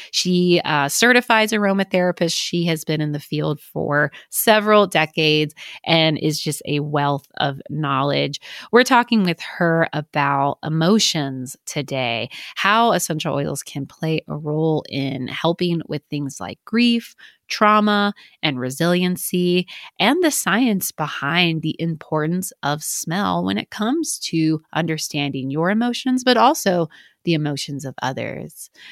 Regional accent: the South, United States; As a Southerner, I really appreciate this recipe

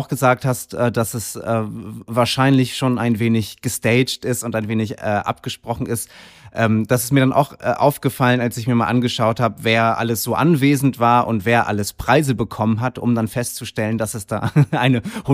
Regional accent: Kiel, Schleswig-Holstein, Germany; Ich war ein paar Tage zu Hause in Kiel, meiner Heimatstadt, und habe da alte Freunde besucht und meine Familie.

